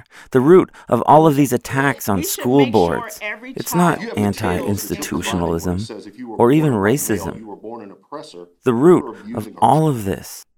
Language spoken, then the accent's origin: English; United States; As an American, I can't tell you how surreal it was to hear things like this.